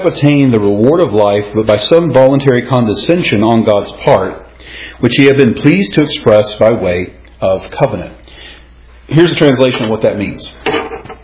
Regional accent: Powder Springs, Georgia, United States; when you drive into my hometown of Powder Springs

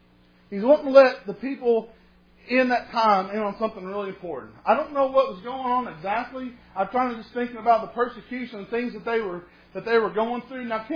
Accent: Moorhead, Kentucky, United States; I can remember growing up in Moorhead, and I can remember walking some of these mountain creeks

